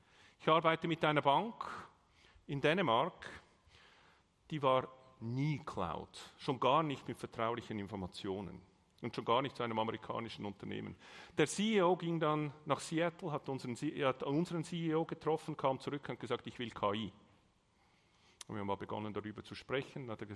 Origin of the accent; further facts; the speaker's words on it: Switzerland; Übrigens, man hat auch gesagt, ich spreche Dialekt. Ich gebe mir Mühe, Hochdeutsch zu sprechen, wie Sie hören können, ich bin Schweizer.